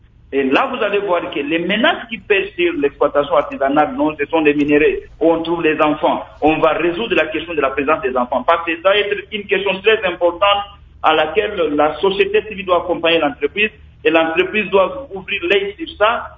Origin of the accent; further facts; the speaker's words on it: Lualaba, DR Congo; la société sera lancée avec son siège chez nous au Lualaba